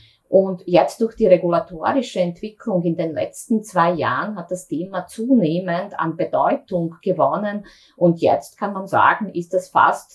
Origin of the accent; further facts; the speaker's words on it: Sarajevo, Federation of Bosnia and Herzegovina, Bosnia & Herzegovina; also born or lived in Zagreb; now in Austria; Ich bin geboren und aufgewachsen in Sarajevo. Habe dann meine Matura in Zagreb gemacht und bin direkt nach der Matura zum Studium nach Österreich gekommen und ja, bin schlicht und einfach da geblieben